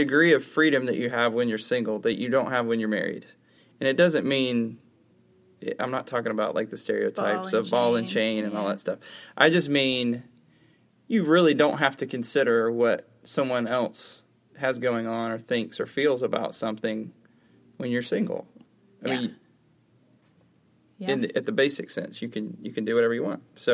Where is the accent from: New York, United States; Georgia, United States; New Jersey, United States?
Georgia, United States; born there; I was born in Cobb County, Georgia.